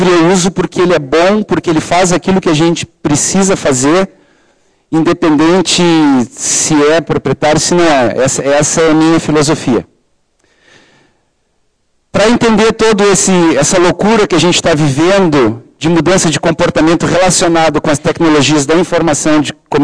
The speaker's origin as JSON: {"language": "Portuguese", "country": "Brazil", "said": "Sou brasileiro, sou casado, completo 50 anos dia 26 de julho."}